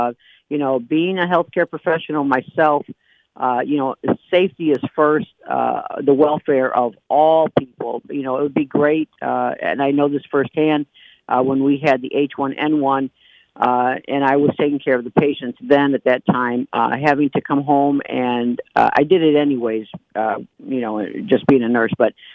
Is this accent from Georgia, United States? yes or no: no; Detroit, Michigan, United States; now in Port Huron, United States; As I mentioned, my husband and I moved up here. We are from Detroit.